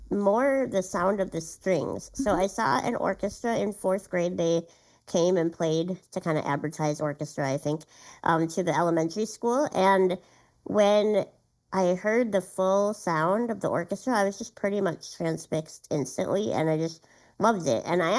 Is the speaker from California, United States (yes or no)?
no; Duluth, Minnesota, United States; born or raised there